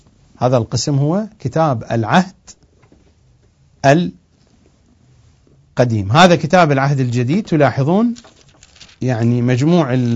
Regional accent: Iraq; لأنه توجد أيضا عندنا في العراق آثار لليهود

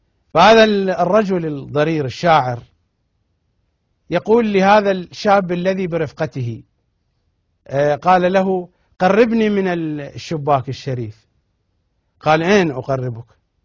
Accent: Iraq; accent: Iraqi; طبعا نحن نستعمله في لهجتنا العراقية، في الحسجة العراقية

